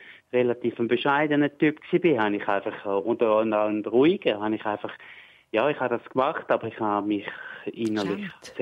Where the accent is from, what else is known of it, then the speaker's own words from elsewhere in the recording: Herisau, Appenzell Ausserrhoden, Switzerland; Ich bin in Herisau aufgewachsen, im Appenzellischen.